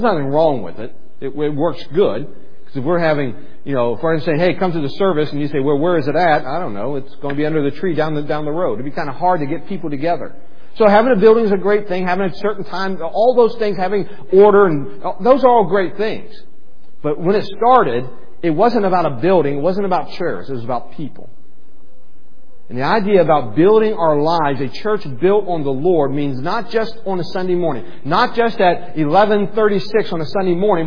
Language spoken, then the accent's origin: English; United States; I'm an American. I've lived in America all my life. I love America.